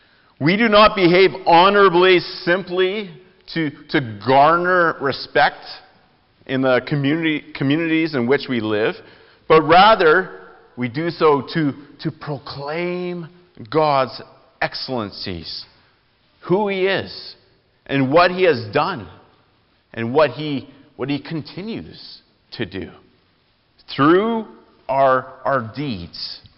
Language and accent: English; Canada; As Canadian citizens, we may travel to other countries such as Australia or the States or Mexico.